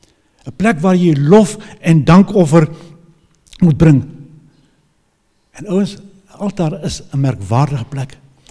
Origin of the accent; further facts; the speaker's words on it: Eswatini; now in South Africa; ek is gebore en getoe in Swaziland op 'n plaas. Nou nie dink ek is 'n boetie van die plaas nie, ek het daar ontgroei.